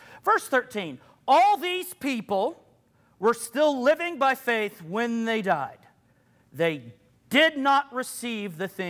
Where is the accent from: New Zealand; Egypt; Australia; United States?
United States; Arkansas; I'm from Arkansas, so I've always been interested in them.